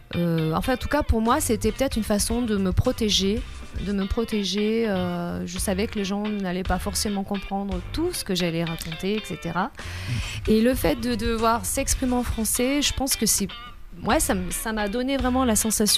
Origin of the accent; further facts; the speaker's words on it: France; parce que bah voilà, je suis française.